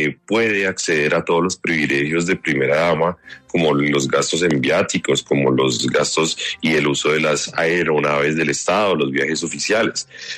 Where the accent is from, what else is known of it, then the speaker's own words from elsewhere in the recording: Colombia; Aquí nosotros como colombianos